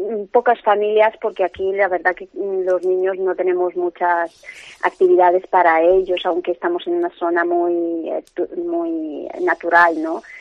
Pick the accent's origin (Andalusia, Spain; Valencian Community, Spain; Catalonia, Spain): Catalonia, Spain; Barcelona; venimos de Barcelona, por lo tanto no sabíamos mucho de la zona.